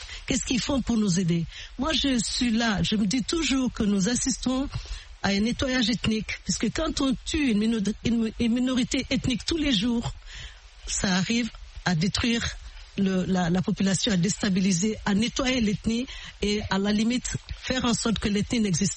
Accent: Bandiagara, Mopti, Mali; also born or lived in Bamako; Moi je suis Dogon. Je suis originaire. Je suis née à Bamako. Je suis de Bandiagara, le pays de Gon.

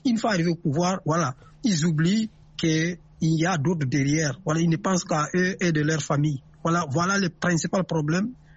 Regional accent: Guinea; Même dans mon pays d'origine, la Guinée

